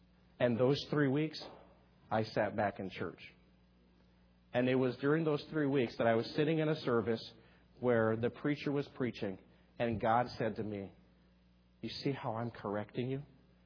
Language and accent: English; Texas, United States; I grew up in South Texas. Grew up as a teenager who loved the game of basketball with all my heart.